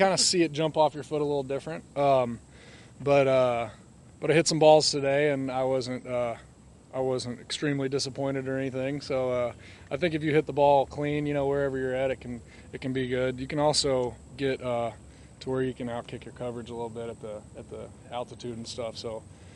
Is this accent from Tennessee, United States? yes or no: yes; Knoxville, Tennessee, United States; So we grew up in Knoxville, Tennessee.